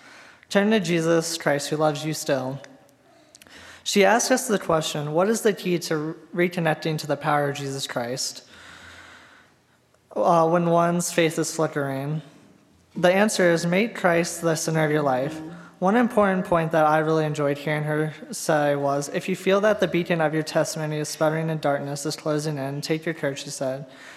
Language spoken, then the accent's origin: English; Frederick, Maryland, United States; I have been serving for about 2 months now, and I am from Frederick, Maryland.